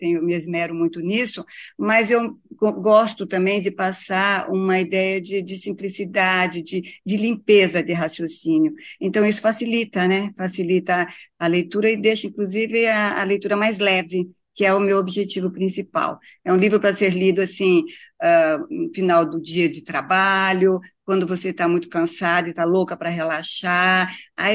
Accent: Três Passos, Rio Grande do Sul, Brazil; inclusive porque eu sou gaúcha também

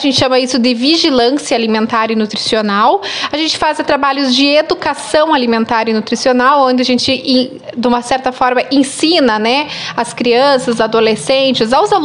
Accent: Passo Fundo, Rio Grande do Sul, Brazil; Eu aqui, que também sou aqui de pertinho, que sou de Passo Fundo.

